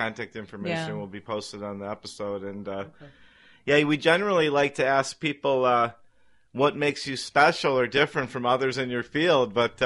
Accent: Cleveland, Ohio, United States; I was this guy from Cleveland, Ohio

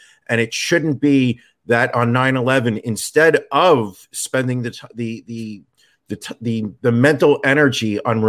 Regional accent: New York, United States; Well, as you know, Ron, I am a New Yorker.

